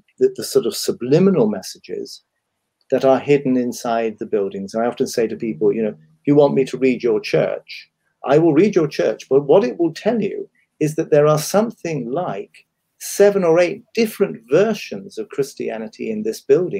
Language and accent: English; United Kingdom; In our team, we have a coffee morning on a Monday and an afternoon tea. We are very British.